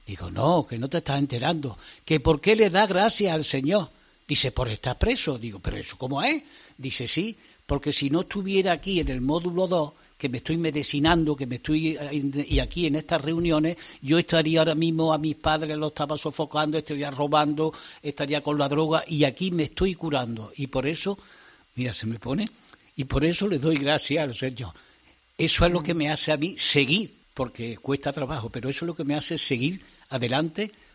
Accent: Córdoba, Andalusia, Spain; mira, yo soy de Córdoba, ¿tú de dónde eres?

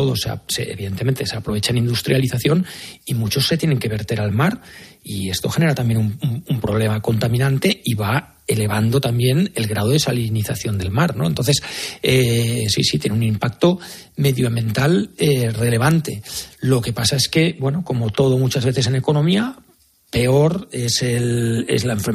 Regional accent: Catalonia, Spain; yo que soy catalán

